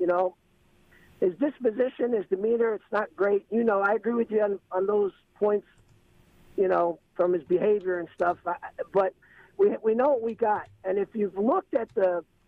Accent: New York, United States; I mean, I'm from New York. I know Trump. I mean, I've been here 29 years.

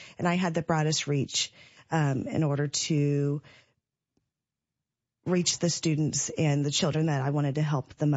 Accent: Monticello, Illinois, United States; also born or lived in Abu Dhabi, United Arab Emirates; now in Decatur, United States; So I'm originally from Monticello, so okay. Family is from Decatur.

